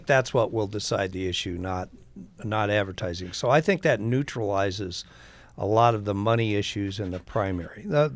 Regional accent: Iowa, United States; I'm from Iowa, and I just don't see that happening.

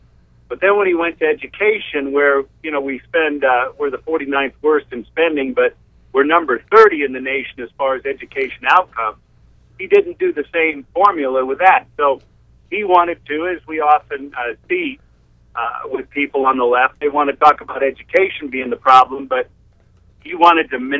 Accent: Albuquerque, New Mexico, United States; I mean, I'm from Albuquerque, and the Democrats did a good job there in Albuquerque of revitalizing the downtown.

